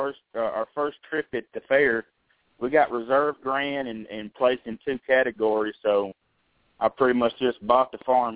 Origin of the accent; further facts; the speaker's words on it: Fayetteville, Tennessee, United States; The Lincoln County Fair in Fayetteville, Tennessee was our first cook. That's my hometown.